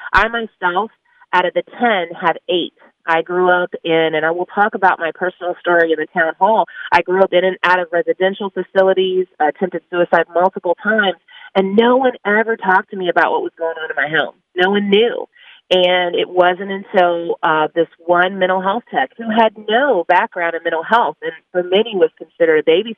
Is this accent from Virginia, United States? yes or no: yes; Virginia, United States; we want to hear what's going on in Virginia. So I get very proud of my home state